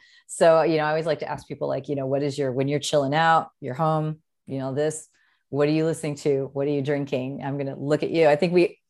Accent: San Diego, California, United States; now in Los Angeles, United States; Oh, just before the holiday, I'm again from San Diego and I was going home for, you know, that day.

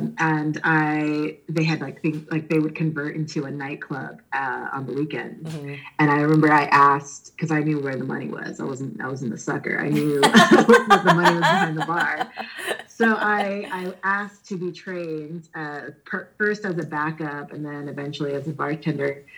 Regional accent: Santa Cruz, California, United States; also born or lived in Philippines; I grew up in the Bay Area. I was born in the Philippines, but my family has lived in the Bay Area forever. I grew up in Santa Cruz, which is further South Bay on the coast.

